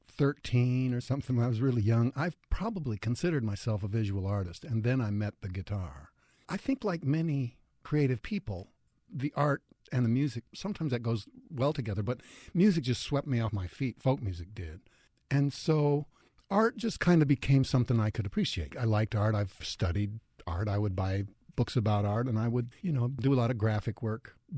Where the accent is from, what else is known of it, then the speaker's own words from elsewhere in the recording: Wyoming, United States; And a very notable gallery in my home state of Wyoming, the Nicolaysen Gallery, was. I was very honored to be there in my hometown.